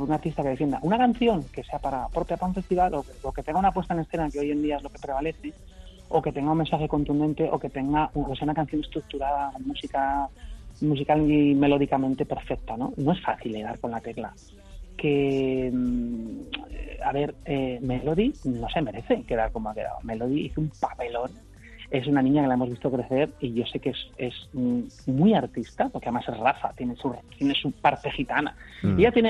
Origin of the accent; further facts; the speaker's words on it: Teruel, Aragon, Spain; Yo me volví a Teruel en el autocar de línea.